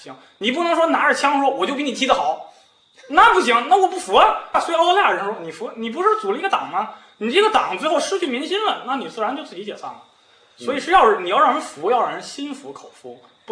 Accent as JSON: {"language": "Chinese", "country": "China", "said": "我一想作为中国人不能不知道6.4的背景"}